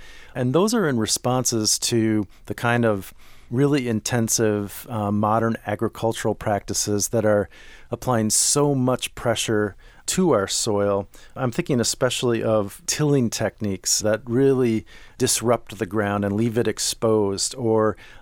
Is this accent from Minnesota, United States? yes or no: yes; Minneapolis, Minnesota, United States; I grew up in Minneapolis, and my grandparents lived in southern Illinois.